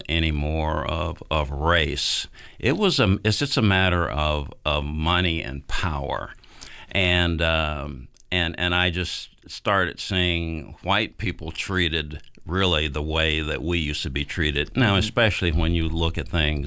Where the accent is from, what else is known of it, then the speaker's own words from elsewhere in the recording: Georgia, United States; I'm 69 years old, and I grew up in Georgia, so I grew up under racial segregation, and of course I remember how we were treated.